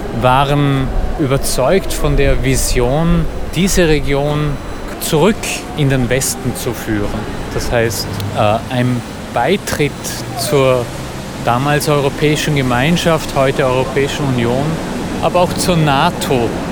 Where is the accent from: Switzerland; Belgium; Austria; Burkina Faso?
Austria; now in Budapest, Hungary; Ich bin Österreicher. Und ich lebe jetzt in Budapest schon seit fast 20 Jahren.